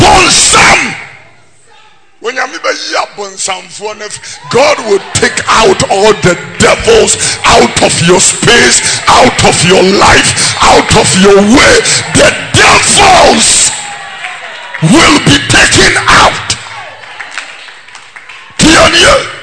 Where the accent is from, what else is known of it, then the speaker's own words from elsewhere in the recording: Ghana; I'm a black man. I am a Ghanaian. And I am a Kweu. And I am a Gar.